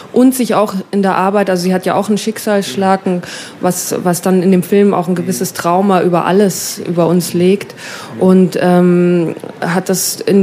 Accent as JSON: {"language": "German", "region": "Bavaria", "country": "Germany", "tie": "born or raised there", "also_born_or_lived": "United States", "said": "ich bin in der Nähe von San Francisco geboren, habe da ein paar Jahre mit meiner Mutter gelebt und dann sind wir zurück an den Walchensee. Und seitdem pendel ich eigentlich zwischen Amerika und Deutschland."}